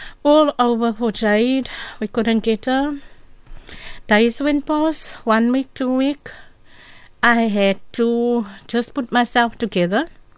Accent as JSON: {"language": "English", "town": "Port Elizabeth", "region": "Eastern Cape", "country": "South Africa", "tie": "born there", "lives_now": "Cape Town, South Africa", "said": "No, I was born in Port Elizabeth."}